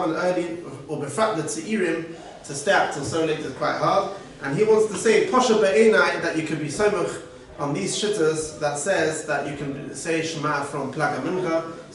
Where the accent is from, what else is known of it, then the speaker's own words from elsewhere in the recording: Antwerp, Flemish Region, Belgium; I'm from Antwerp.